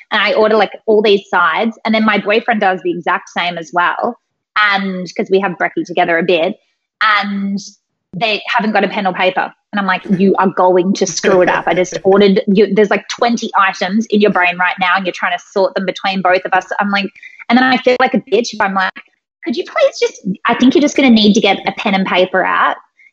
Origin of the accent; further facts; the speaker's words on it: Australia; I'm Australian and we have this thing in Australia called Vegemite.